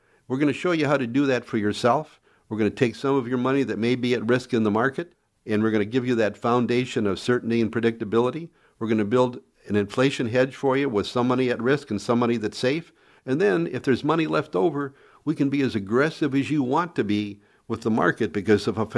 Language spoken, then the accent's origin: English; Cleveland, Ohio, United States; also born or lived in Cincinnati; But I was born and raised in Ohio and Cleveland and lived in Cincinnati for 32 years